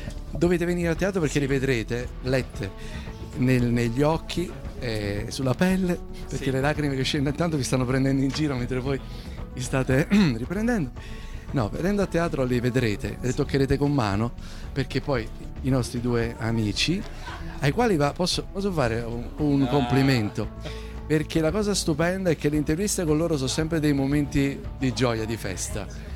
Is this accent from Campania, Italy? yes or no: yes; Naples, Campania, Italy; now in Milan, Italy; per me Napoli veramente rappresenta sicuramente le origini, perché sono napoletano, anche se vivo a Milano ormai da un bel po' di tempo.